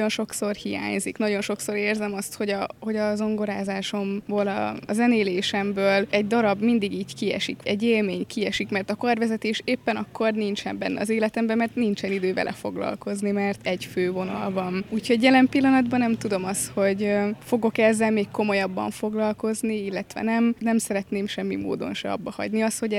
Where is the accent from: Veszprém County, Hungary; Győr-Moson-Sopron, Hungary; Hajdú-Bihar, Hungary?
Veszprém County, Hungary; Veszprém; Veszprémben születtem, ott is nőttem föl.